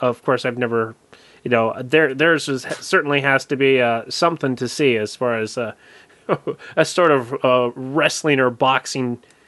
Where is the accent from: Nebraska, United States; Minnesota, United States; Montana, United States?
Minnesota, United States; I'm from Minnesota.